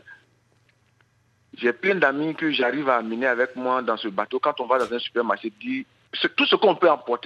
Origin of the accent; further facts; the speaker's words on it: Abidjan, Côte d’Ivoire; Parce que chez nous, à Abidjan, en Côte d'Ivoire, il y a une loi qui a été votée pour dire on va interdire les sacs plastiques.